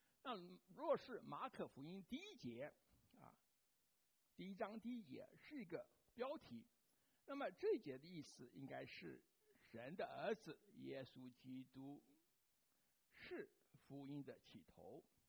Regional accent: Taiwan; 那我就记得我小时候在台湾啊

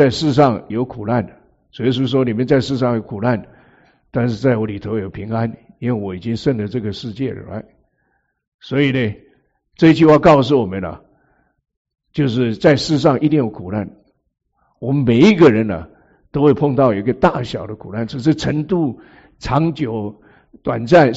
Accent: China; 我们中国人讲百善孝为先，是不是？

